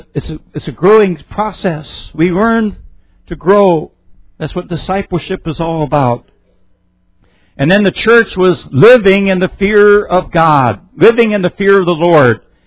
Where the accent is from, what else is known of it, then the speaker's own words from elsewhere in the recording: Cochran, Pennsylvania, United States; My hometown is in northwest Pennsylvania. And if you were to look at the map there, that red dot, Cochran, Pennsylvania.